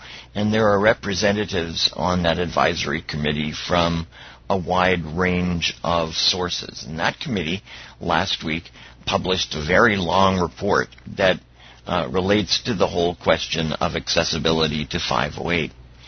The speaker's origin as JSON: {"language": "English", "town": "Miami", "region": "Florida", "country": "United States", "said": "from Miami, Florida, and this is Tuesday Topics."}